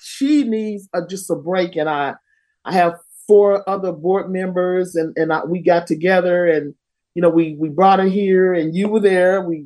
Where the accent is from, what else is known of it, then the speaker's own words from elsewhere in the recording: Dallas, Texas, United States; Well, I grew up in South Dallas off of Bear Street on Doris. And I grew up